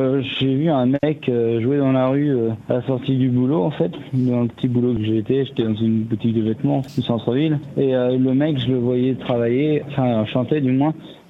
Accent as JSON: {"language": "French", "town": "Le Mans", "region": "Pays de la Loire", "country": "France", "tie": "born there", "said": "je suis né au Mans, j'ai commencé à jouer dans la rue du Mans vers 16 ans"}